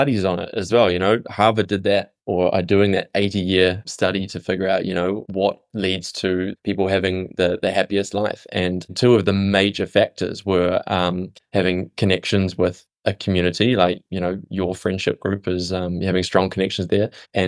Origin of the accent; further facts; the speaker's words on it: New Zealand; I come from New Zealand and Kiwis are friendly